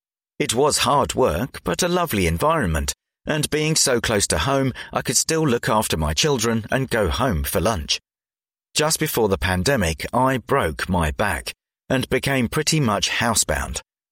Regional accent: Ireland; now in London, United Kingdom; I'm originally from Ireland but live in Lower Holloway near the Emirates. I've worked on building sites all over London since the early 1980s

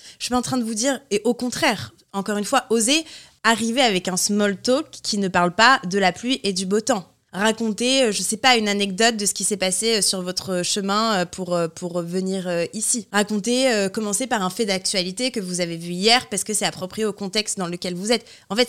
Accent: France; Regarde, moi aussi, je garde un peu ces « e ». En plus, on est français.

